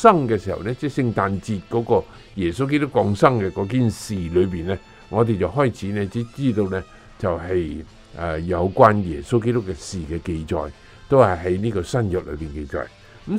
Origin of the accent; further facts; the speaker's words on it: China; 都係好因为我哋好多中国人都係咁样过嚟呢一边做呢个工作嘅